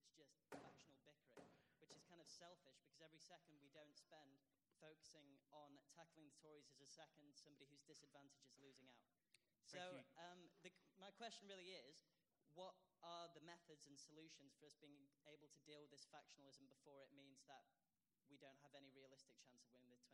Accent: Hull, Yorkshire and the Humber, United Kingdom; I'm from Hull, an East Yorkshire Young Labour.

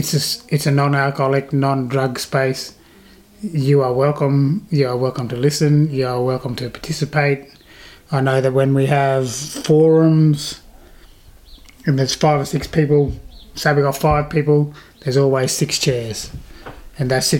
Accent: Queensland, Australia; I was born in Doorumbandy, Queensland. It was the only hospital within 300 miles, I suppose, in them days.

